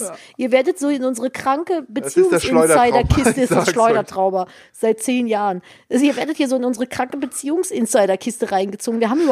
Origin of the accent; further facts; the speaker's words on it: Cologne, North Rhine-Westphalia, Germany; Und wir hatten damals einen Kiosk bei uns in Köln.